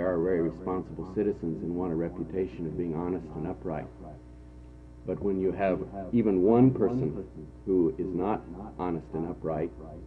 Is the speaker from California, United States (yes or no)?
no; Nome, Alaska, United States; I am from Nome, Alaska.